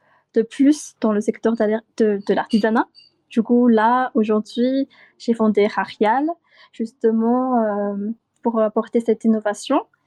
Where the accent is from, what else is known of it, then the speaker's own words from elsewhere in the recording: Madagascar; je viens de Madagascar, j'ai 23 ans